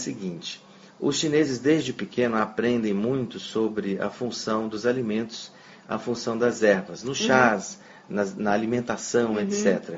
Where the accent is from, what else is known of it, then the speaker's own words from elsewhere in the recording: Brazil; é um conhecimento que nos falta como brasileiro, a gente não tem esse costume